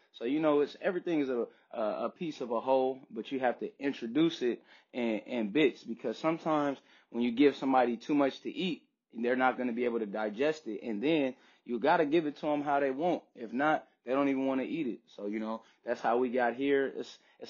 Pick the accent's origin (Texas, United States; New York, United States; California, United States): California, United States; San Francisco; I grew up in San Francisco, the Fillmore District, one of the most infamous districts in the West Coast, Harlem of the West. Moved to Hunters Point when I was 11.